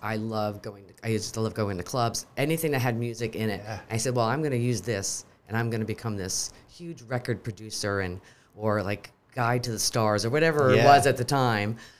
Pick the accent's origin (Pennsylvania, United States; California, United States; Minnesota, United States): Pennsylvania, United States; Scranton; born there; I was born in Scranton, Pennsylvania. I did not grow up